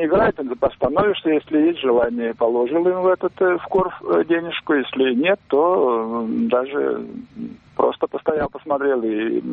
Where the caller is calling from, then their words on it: Yaroslavl, Yaroslavl Oblast, Russia; Я из Ярославля звоню.